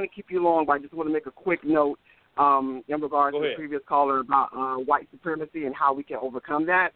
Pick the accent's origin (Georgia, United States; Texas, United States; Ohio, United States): Georgia, United States; And I realized that by moving back down here to my hometown in Southeast Georgia.